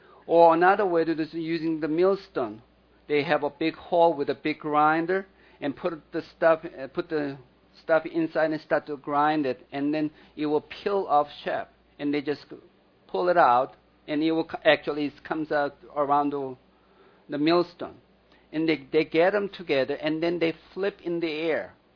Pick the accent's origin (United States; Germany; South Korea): South Korea; I used to watch that when I was growing up in Korea.